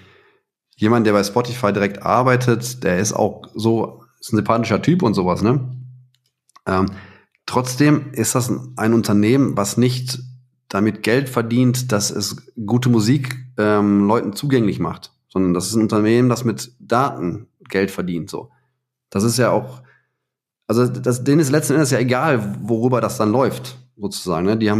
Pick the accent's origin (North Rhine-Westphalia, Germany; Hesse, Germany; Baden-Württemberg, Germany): North Rhine-Westphalia, Germany; Heiligenhaus; Ich bin in Heiligenhorst aufgewachsen, ne, am Rand vom Ruhrgebiet.